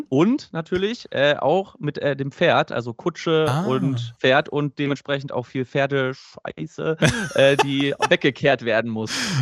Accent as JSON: {"language": "German", "town": "Juist", "region": "Lower Saxony", "country": "Germany", "said": "Ja, ich habe meine Wurzeln auf so einer kleinen Insel, die heißt Jüst. Mhm. In der Nordsee liegt die. Ich bin aber auf dem Festland zur Schule gegangen."}